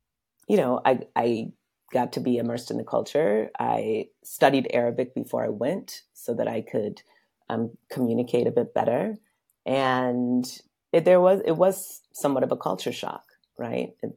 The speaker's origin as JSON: {"language": "English", "country": "United States", "said": "Cairo was the first time that I was confronted with my privilege as an American woman."}